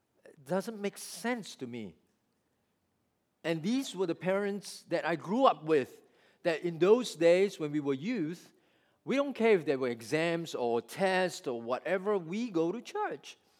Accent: Singapore; I was away from Singapore for almost 20 years, and when I went back to settle my wife and my daughter back in Singapore so my daughter can go to school, I went back to our home church.

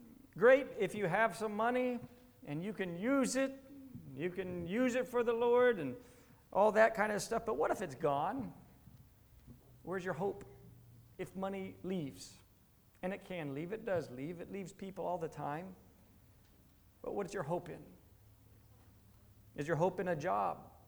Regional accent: United States; I mean, I'm American. I come from the States, and you all know that, I think.

